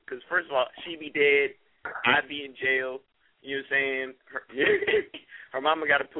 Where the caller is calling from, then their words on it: California, United States; Now, I mean, West Coast Bay Area stand up.